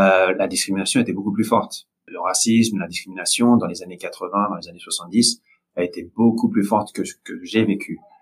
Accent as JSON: {"language": "French", "region": "Île-de-France", "country": "France", "tie": "born or raised there", "said": "j'ai grandi en France, en tant que asiatique. En fait, moi, j'ai grandi, dans les banlieues parisiennes où, il y a beaucoup de minorités."}